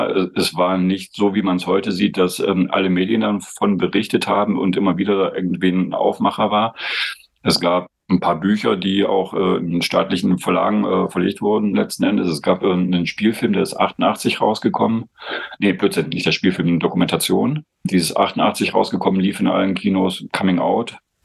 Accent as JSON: {"language": "German", "region": "East Germany", "country": "Germany", "said": "ich als Ossi"}